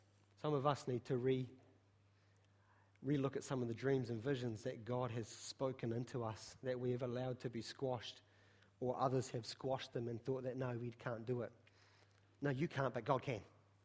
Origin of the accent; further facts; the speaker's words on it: New Zealand; as a Kiwi culture, we have that tall poppy syndrome